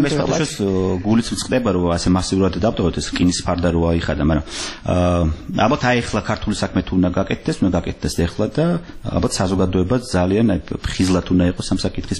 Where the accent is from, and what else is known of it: Tbilisi, Georgia; born or raised there